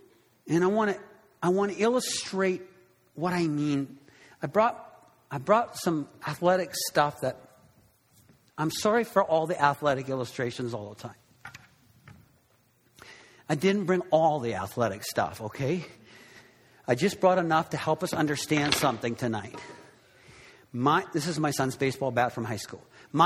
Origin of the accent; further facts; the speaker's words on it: Canada; now in United States; But some of you know I grew up in Canada. I am an American.